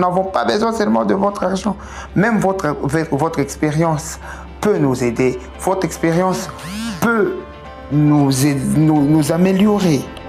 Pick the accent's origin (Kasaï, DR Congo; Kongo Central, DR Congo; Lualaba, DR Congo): Lualaba, DR Congo; Kolwezi; Ce sont des défis que nous avons en permanence ici chez nous au Congo, plus précisément dans la ville de Kolwezi.